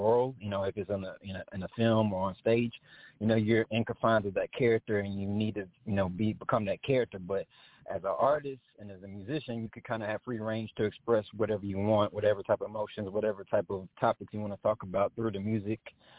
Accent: Dallas, Texas, United States; What it was like just growing up in Dallas, I mean, it's just like it was a lot of, I guess, like culture, as in musically

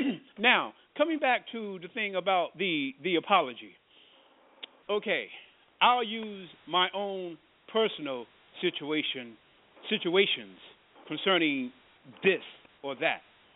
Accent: Berlin, Germany; also born or lived in United States; being that I spent 10 years over there in Berlin, Germany, I consider myself having grown up in Germany. I tell myself and others that I grew up here in America, and I grew up in Germany. But I more so grew up in Germany than in here

